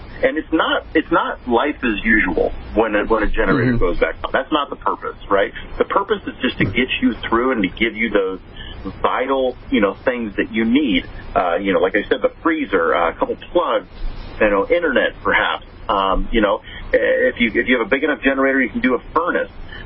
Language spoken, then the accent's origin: English; California, United States; now in Kansas, United States; So I'm from California originally, and you're used to rolling blackouts, but I didn't know weather until I moved to Kansas a couple years ago.